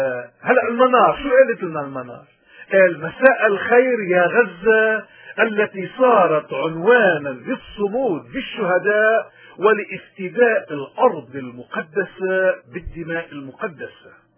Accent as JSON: {"language": "Arabic", "country": "Lebanon", "said": "ونحن كلبنانيين نحن من حقنا كلبنانيين نعيش بأمن وبسلام وبحرية"}